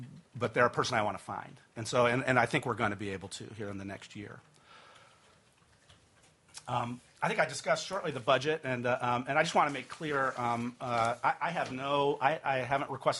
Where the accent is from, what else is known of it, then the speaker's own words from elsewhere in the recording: Indiana, United States; I grew up in Indiana, so it's kind of like farming.